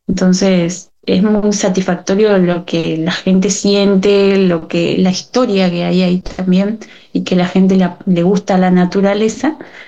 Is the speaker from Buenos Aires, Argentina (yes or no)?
no; Trelew, Chubut, Argentina; now in Camarones, Argentina; Sí, hoy me encuentro en Camarones. Bueno, yo vivo acá hace 11 años. Y, así que soy de Trelew. Así que estoy acá hace ya bastante tiempo.